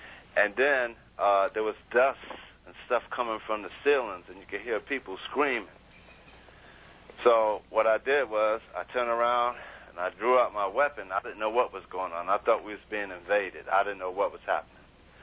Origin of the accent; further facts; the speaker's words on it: New York City, New York, United States; first thing that came to my mind is New York City, because I'm from New York, and I started thinking about my parents.